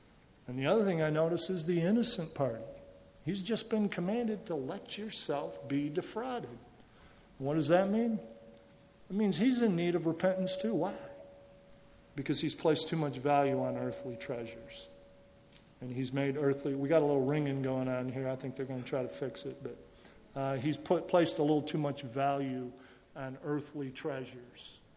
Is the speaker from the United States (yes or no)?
yes; United States; Man, I'm an American. I have rights. And that's kind of the way we're brought up.